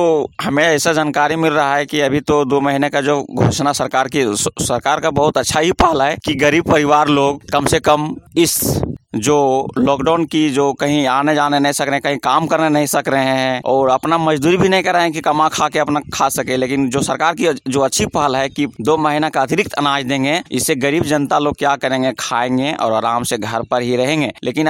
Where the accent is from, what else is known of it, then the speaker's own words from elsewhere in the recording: Hazaribagh, Jharkhand, India; ग्राम post उचागाना बिसुंगर, Hazaribagh का रहने वाला हूं।